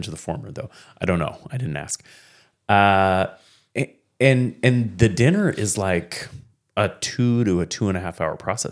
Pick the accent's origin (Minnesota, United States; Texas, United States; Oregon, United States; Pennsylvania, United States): Oregon, United States; We're like, oh, no, we're from Oregon.